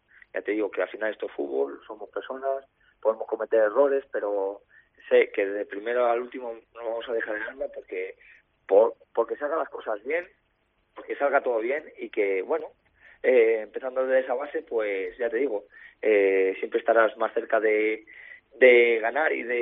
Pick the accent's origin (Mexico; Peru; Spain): Spain; Salamanca, Castile and León; yo soy de aquí de Salamanca